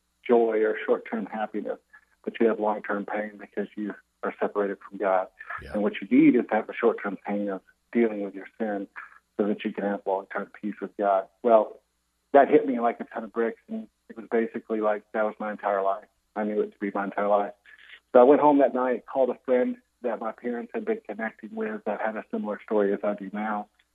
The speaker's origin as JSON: {"language": "English", "town": "Garner", "region": "North Carolina", "country": "United States", "tie": "born or raised there", "said": "I grew up in Garner, North Carolina, went to Christian schools."}